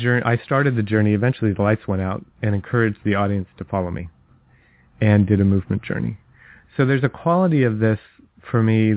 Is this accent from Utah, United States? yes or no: yes; Utah, United States; You know, cold Utah winter. I grew up in Utah.